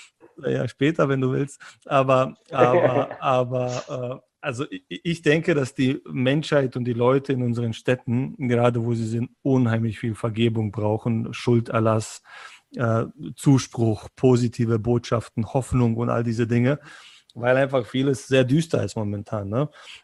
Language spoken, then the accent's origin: German; Berlin, Germany; Ich bin Berliner, also das heißt, ich habe sogar zu Hause an meinem Büro den Berliner Bären als Wappen sogar hängen.